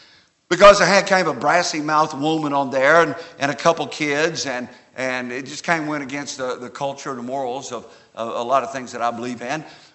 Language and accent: English; Indiana, United States; When I was a kid growing up in Indiana